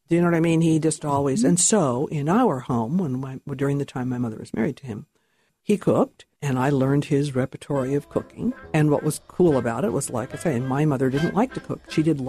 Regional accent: California, United States; I was born in Southern California back a long time ago when Southern California was really small, small towns strung along, you know, the Southern California road called 101.

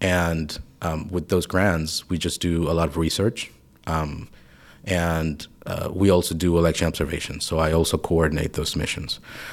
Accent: Venezuela; moved away as an adult; now in Buenos Aires, Argentina; I'm originally from Venezuela, and I used to work with a domestic election monitor there called Sumate for about 4 to 5 years. And then I moved to Buenos Aires, Argentina

